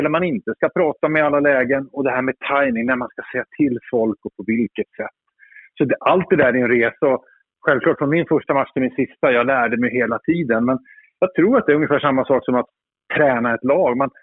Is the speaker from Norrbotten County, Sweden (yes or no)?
yes; Luleå, Norrbotten County, Sweden; Jag följde ju fotboll som ung kille hemma i Luleå.